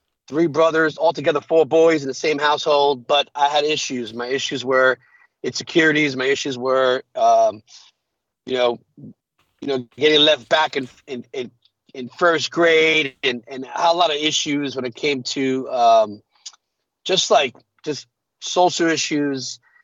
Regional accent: New York City, New York, United States; Yeah, man, born and raised New York City, New York. That's my hometown. That's where I'm from.

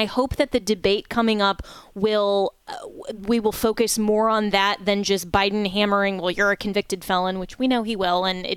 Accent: Florida, United States; Thank goodness Governor DeSantis was elected here in my home state, you know, back in 2018. Otherwise, we might have lost Florida.

